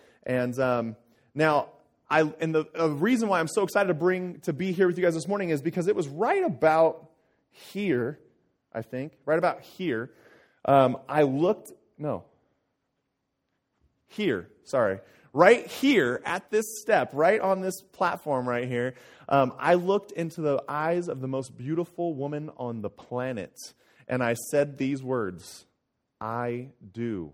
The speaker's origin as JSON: {"language": "English", "town": "Sparks", "region": "Nevada", "country": "United States", "tie": "born or raised there", "said": "We grew up in this community right here. We grew up in Sparks, and right down the road, I think I could see my house from your guys' parking lot, actually."}